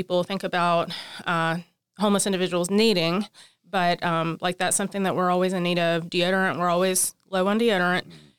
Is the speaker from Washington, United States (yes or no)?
no; Tyler, Texas, United States; Well, I am from Tyler